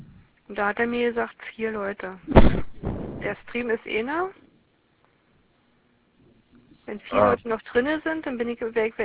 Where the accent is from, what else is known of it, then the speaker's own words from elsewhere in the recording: Berlin, Germany; accent: Berlin; ich komme aus Berlin, wie man unverkennbar hört.